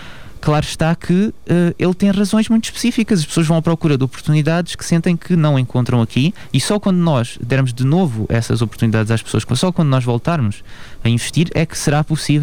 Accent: Beja, Portugal; eu nasci e cresci em Beja, tive contacto com os graves problemas da região

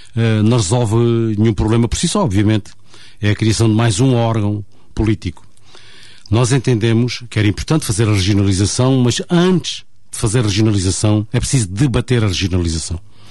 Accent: Portugal; Nós não somos portugueses de segunda.

